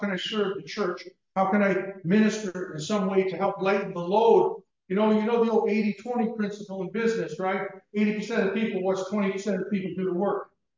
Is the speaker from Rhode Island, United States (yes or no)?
yes; Rhode Island, United States; I'm from the deep south. You can tell from my accent. I'm from southern Rhode Island.